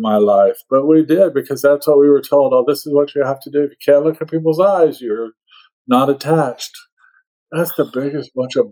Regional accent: Florida, United States; born there; I guess I could say I was born in Florida.

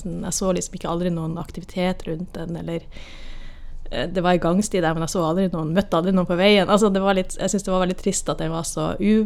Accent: Dønna, Nordland, Norway; also born or lived in Oslo; now in Kongsberg, Norway; Jeg er jo egentlig fra Helgeland på Dønna på Helgeland. Men jeg har bodd mange år i Oslo.

